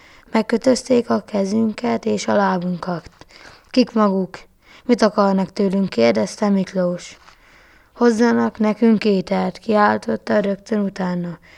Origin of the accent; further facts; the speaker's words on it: Debrecen, Hajdú-Bihar, Hungary; Debreceni vagyok.